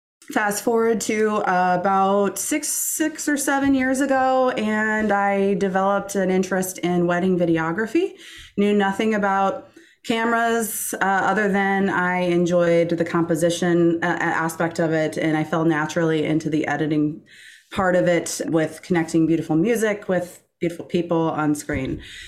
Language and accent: English; Iowa, United States; Well, I'm born and raised in Iowa, which is where I'm at now. I'm actually in a town called Davenport, Iowa. We're about 2.5 hours west of Chicago.